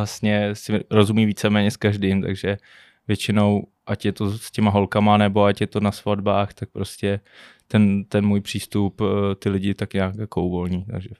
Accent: Děčín, Ústí nad Labem Region, Czechia; moved away as an adult; Ze Sudet. Z Děčína. Tam jsem vlastně vyrůstal a bydl jsem tam do svých 23 let. Jo, do 23 let. Takže tak, no, ze severu.

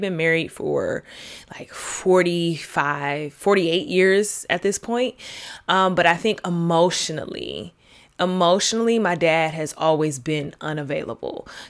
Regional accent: Atlanta, Georgia, United States; because I'm from Atlanta, if you all don't know. Moving to the DMV area really kind of taught me

